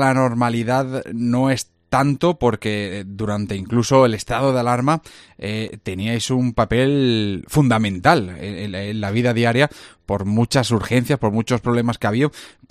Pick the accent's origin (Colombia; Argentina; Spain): Spain; Granada, Andalusia; ¿Somos los granadinos?